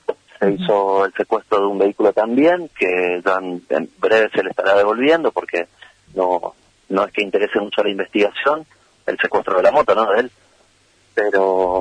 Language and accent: Spanish; Posadas, Misiones, Argentina; now in Eldorado, Argentina; Yo soy de Posadas, pero estoy viviendo en El Dorado.